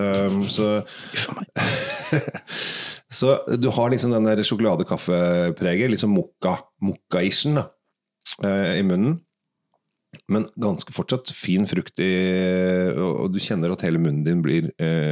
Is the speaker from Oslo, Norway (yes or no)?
yes; Oslo, Norway; Jeg er oppvokst på Sinsen